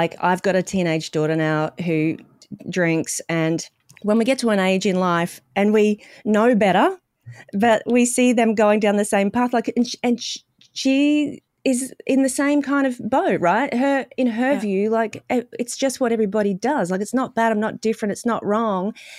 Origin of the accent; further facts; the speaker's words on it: Australia; I grew up in Australia.